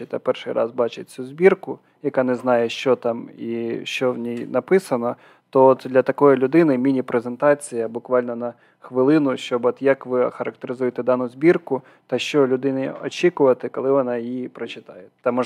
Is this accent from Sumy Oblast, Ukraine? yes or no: yes; Bilopillia, Sumy Oblast, Ukraine; я можу сказати, що я з Білопілля.